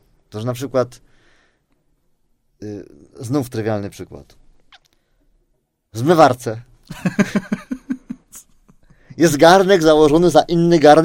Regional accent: Lesser Poland, Poland; ja jestem góralem z pochodzenia

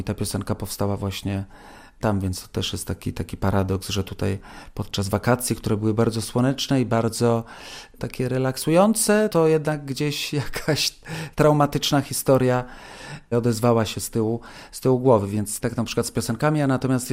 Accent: Kraków, Lesser Poland, Poland; born there; also born or lived in Wrocław; now in Warsaw, Poland; urodziłem się jednak w Krakowie, studiowałem we Wrocławiu, więc Warszawa była dla mnie takim miastem zagadką. I dopiero gdy przyjechałem tutaj 15 lat temu na stałe

